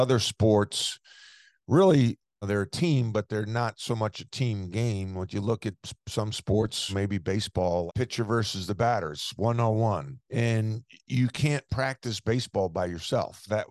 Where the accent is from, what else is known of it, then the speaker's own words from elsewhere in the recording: New York, United States; I was used to that growing up on Long Island playing. I played for Bob McKillop at Holy Trinity High School.